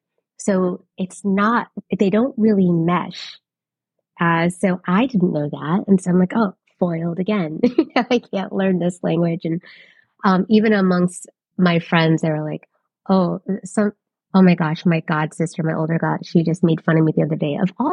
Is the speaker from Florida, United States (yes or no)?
yes; Miami, Florida, United States; I love growing up in Miami because it's so diverse and there's just so many types of brown and people are from all different places, but my language and my words were so different.